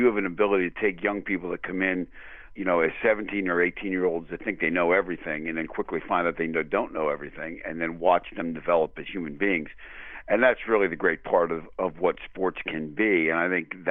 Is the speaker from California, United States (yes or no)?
no; State College, Pennsylvania, United States; Yeah, I was born in State College and grew up here and was one of five kids, three boys and two girls.